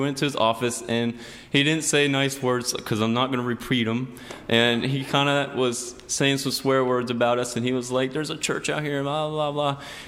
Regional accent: Florida, United States; I'm a freshman, and I'm from Florida.

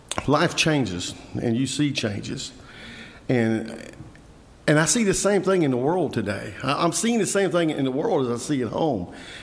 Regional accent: United States; I remember the America I grew up in wasn't like that. I grew up in America where they didn't mind saying something.

